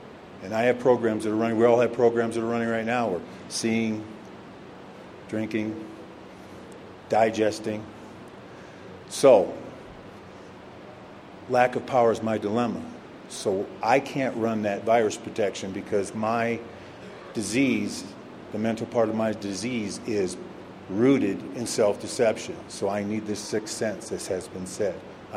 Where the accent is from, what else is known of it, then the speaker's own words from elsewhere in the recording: Davenport, Iowa, United States; I'm an alcoholic from Davenport, Iowa.